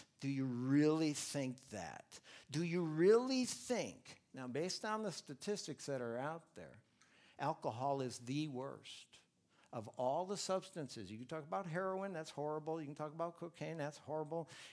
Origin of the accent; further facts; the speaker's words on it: Milwaukee, Wisconsin, United States; I grew up in Milwaukee, just north of Milwaukee. You know what it's like up there. Drinking is like the national pastime in Wisconsin.